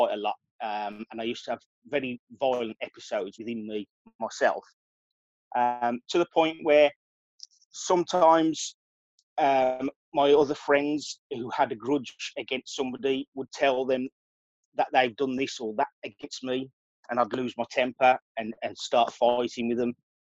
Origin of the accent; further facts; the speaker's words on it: Birmingham, West Midlands, United Kingdom; accent: UK; Well, first of all, let me apologise for my accent. It's a very rough accent from the UK. Some of you might actually realise that I'm from a place called Birmingham.